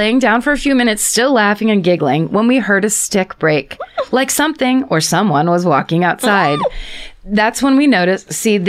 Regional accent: New England, United States; Don't worry, I'm from New England. Everything is wet and I wasn't worried about wildfires.

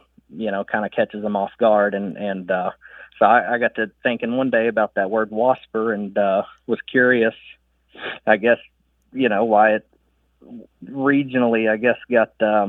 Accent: United States; When I was growing up in Pulaski County, wasper was, I didn't realize

